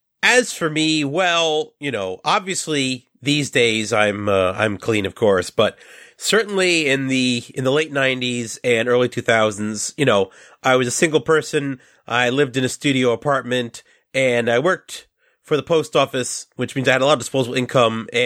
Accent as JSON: {"language": "English", "region": "New York", "country": "United States", "said": "And, you know, I'm from New York."}